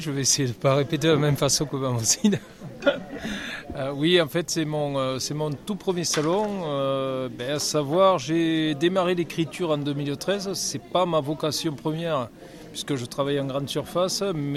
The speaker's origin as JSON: {"language": "French", "region": "Occitanie", "country": "France", "said": "Alors, je suis de l'Aveyron, je suis né en Aveyron, et j'habite Valady, non très loin de Rodez, entre Rodez et de Cazeville."}